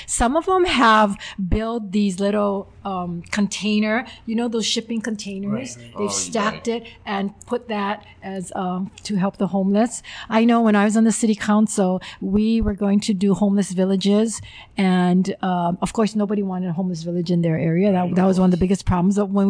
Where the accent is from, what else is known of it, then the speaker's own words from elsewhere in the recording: Palama, Hawaii, United States; And I say it because I grew up in Palama